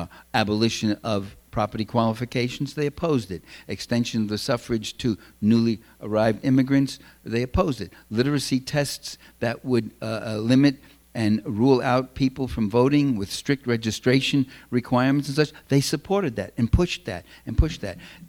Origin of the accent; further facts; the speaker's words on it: New York City, New York, United States; I'm originally a New Yorker. You could probably guess just hearing me talk.